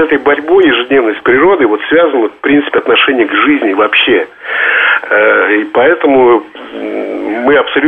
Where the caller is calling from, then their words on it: France; Я звоню из Франции.